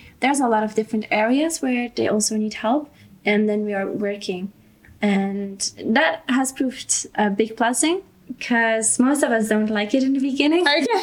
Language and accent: English; Belgium; now in Austria; I grew up in Belgium, a very little country somewhere in Europe, and I decided to go to a mission school.